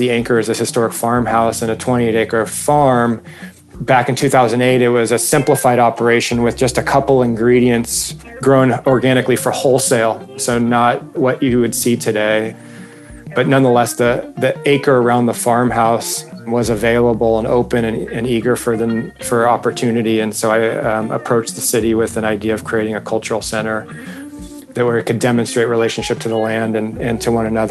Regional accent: Newport Beach, California, United States; You know, I was raised in Newport Beach as a surfer, and my nature was the ocean.

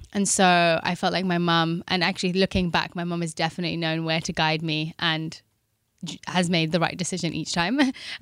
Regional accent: London, United Kingdom; I grew up in London. I come from an Indian family.

